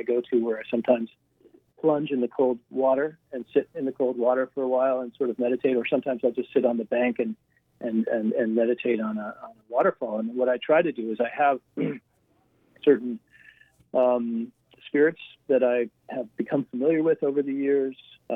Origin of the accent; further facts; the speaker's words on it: Colorado, United States; now in Vermont, United States; I live, I'm from Colorado, but I actually live in Vermont now, which is similar to Colorado